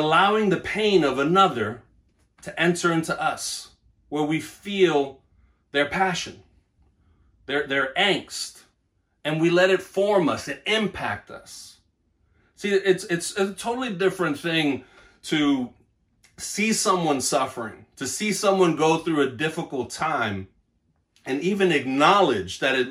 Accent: Brooklyn, New York, United States; For one, I'm a minority. I'm Puerto Rican, and I grew up in New York and Brooklyn, as many of you know.

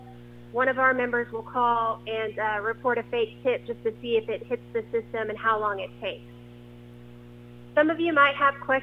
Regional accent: Brady, Texas, United States; For those of you that don't know me, I was born and raised here in Brady, Texas, and I graduated in 2005.

